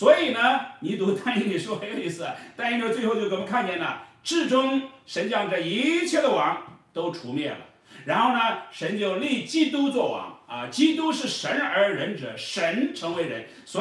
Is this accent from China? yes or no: yes; China; 比如说我们中国人比较熟悉的贞观之治啊、文景之治啊